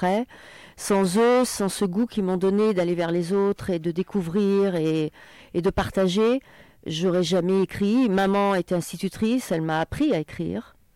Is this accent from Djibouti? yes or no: yes; Djibouti; un récit qui partagera à la fois des souvenirs de mon enfance à Djibouti